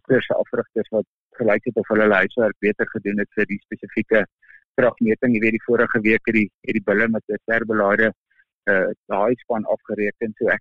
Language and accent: Afrikaans; Northern Cape, South Africa; Ja, ek kom natuurlik uit die Noord-Kaap